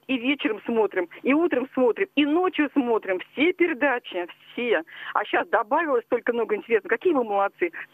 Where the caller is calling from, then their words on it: Moscow Oblast, Russia; мы из Подмосковья.